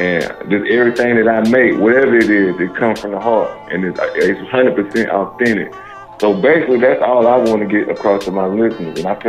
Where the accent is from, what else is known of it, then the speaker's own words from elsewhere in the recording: Saluda, South Carolina, United States; Yeah, I'm from Saluda, South Carolina.